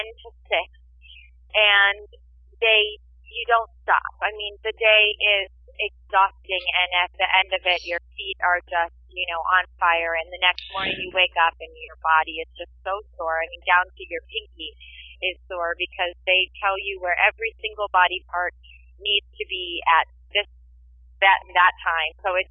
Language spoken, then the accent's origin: English; Ohio, United States; now in New York, United States; I'm a Midwest girl. I grew up in Ohio. I came to New York City for school.